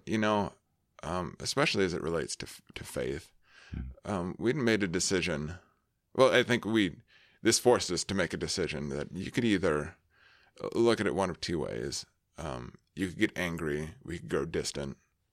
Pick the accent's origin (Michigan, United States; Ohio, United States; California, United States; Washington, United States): Washington, United States; Richland; born there; So I was born in Eastern Washington, in the Tri-Cities, Richland, more specifically.